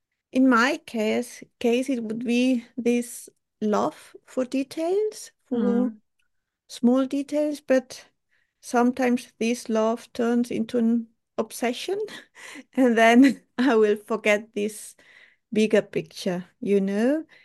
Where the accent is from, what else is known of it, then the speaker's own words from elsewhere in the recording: Barcelona, Catalonia, Spain; now in Germany; I come from Barcelona, but I've been living in Germany for more than 20 years now.